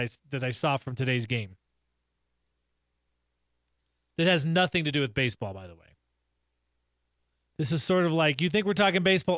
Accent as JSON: {"language": "English", "town": "Boulder", "region": "Colorado", "country": "United States", "tie": "born there", "said": "I was born in Boulder. I am a CU buff."}